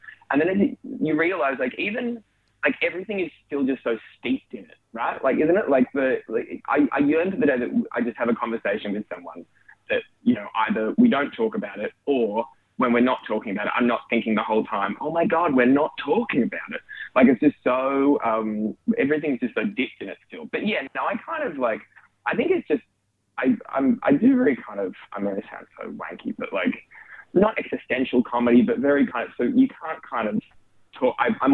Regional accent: Australia; obviously being Australian

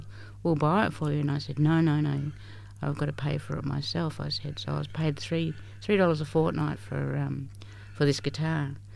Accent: Albany, Western Australia, Australia; born and bred in Noongar Territory. Albany is my hometown. My soul and my bloodline's Yamaji. My heart's in Albany, I think.

